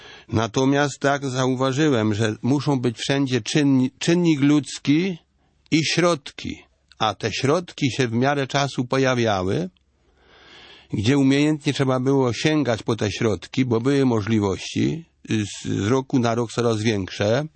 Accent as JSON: {"language": "Polish", "town": "Górno", "region": "Subcarpathian Voivodeship", "country": "Poland", "said": "bo ja pochodzę z terenów wiejskich, miejscowość Górno, gmina Sokołów Małopolski."}